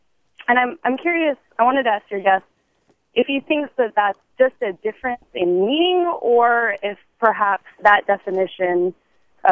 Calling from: Berkeley, California, United States; I'm calling from Berkeley

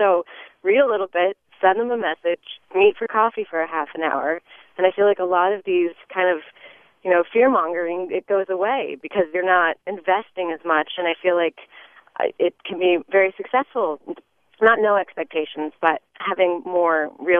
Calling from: Oakland, California, United States; Hi, I'm calling from Oakland.

